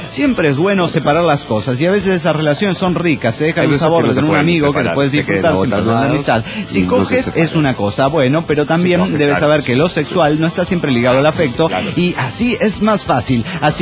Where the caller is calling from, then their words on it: Costa Rica; de Costa Rica.